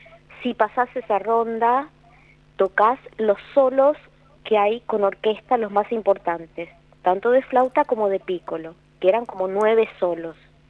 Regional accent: Mendoza, Argentina; Yo estoy en orquesta desde los 15 años. O sea, yo soy mendocina y pasé por la Sinfónica de Mendoza

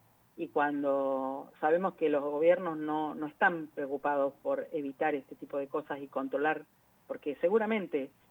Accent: Neuquén, Argentina; now in Río Negro, Argentina; Yo soy neuquina de nacimiento, he adoptado la vida en Río Negro, pero yo soy neuquina

